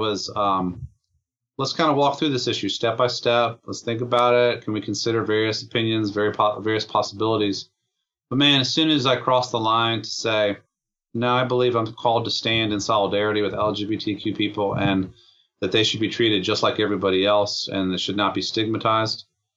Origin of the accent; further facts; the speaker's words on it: Virginia, United States; I grew up in the Virginia, Northern Virginia area. I was raised Catholic, mainly by my mom.